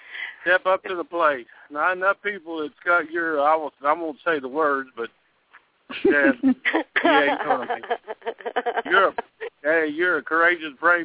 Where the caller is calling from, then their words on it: West Virginia, United States; Oh, I'm the pest from West Virginia.